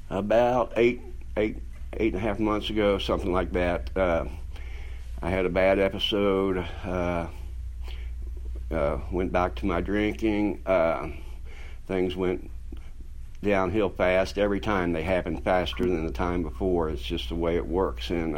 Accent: Augusta, Kentucky, United States; I'm from Kentucky, a little town up on the Ohio River called Augusta. It's a beautiful little town.

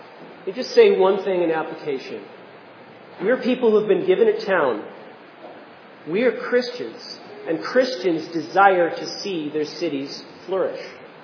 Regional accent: Seekonk, Massachusetts, United States; I'm from Seekonk, I'm from Rehoboth

